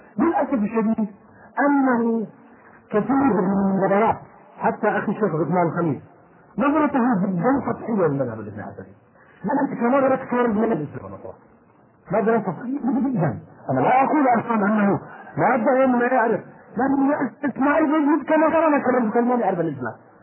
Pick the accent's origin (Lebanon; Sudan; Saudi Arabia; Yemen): Yemen; هذه مسألة ثابتة حتى أنه نحن عندنا في اليمن